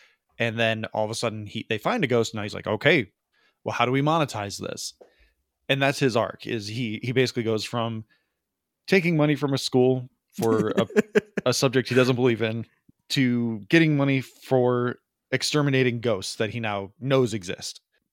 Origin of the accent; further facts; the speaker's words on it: Elgin, Illinois, United States; when I grew up in Elgin, there were plenty of restaurants that had those kind of matchbooks when you could still smoke inside.